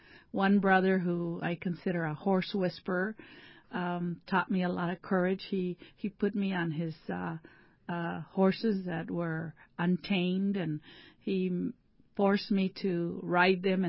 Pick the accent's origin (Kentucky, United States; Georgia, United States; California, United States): California, United States; also born or lived in Mexico; I was born in Mexico, but as a young child at 6 years old, my father immigrated us to the southern part of California, the lower desert. And so we came from beautiful mountain climate to 116 degrees in the summer in the lower desert.